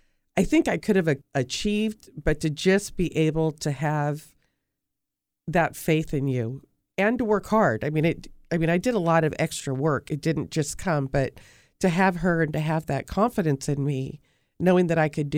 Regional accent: Hanford, United States; Soccer was probably my first love. But because they didn't have girls teams back in the day in Hanfo

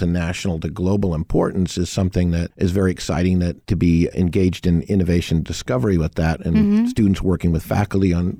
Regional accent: Sacramento, California, United States; born there; That's right. I was born in Sacramento, California. I won't reveal the year, but so it's just great to be back in this part of the state.

